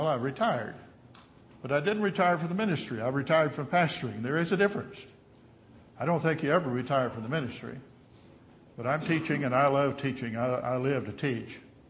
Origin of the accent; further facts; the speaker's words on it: Southern United States, United States; Now, see, I'm from the South. You can tell that from you all.